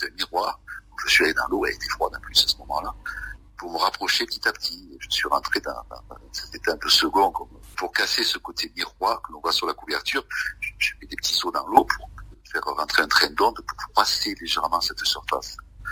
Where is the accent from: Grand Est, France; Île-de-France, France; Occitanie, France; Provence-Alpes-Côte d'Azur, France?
Provence-Alpes-Côte d'Azur, France; L'Isle-sur-la-Sorgue; je suis natif de Ville-sur-Sorgue, le village de René Char.